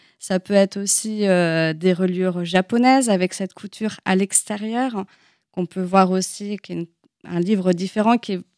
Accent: Pays de la Loire, France; je suis originaire de Mayenne, j'ai fait mes études à Nantes en histoire de l'art.

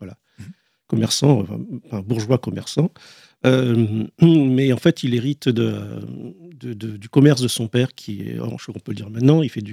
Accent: Réunion, France; moi je viens de La Réunion, donc c'est quelque chose qui reste profondément ancré dans mon imaginaire.

